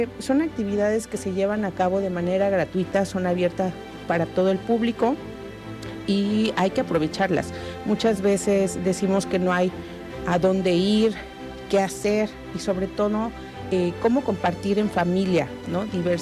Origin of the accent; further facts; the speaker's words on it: Mexico; estas tradiciones que nosotros tenemos como mexicanos, como mexicanas